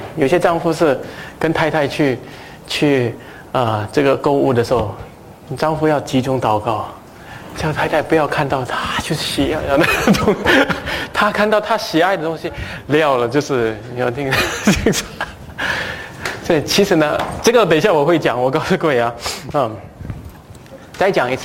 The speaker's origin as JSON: {"language": "Chinese", "country": "Singapore", "said": "就是我们新加坡人也是有这个弊病啊"}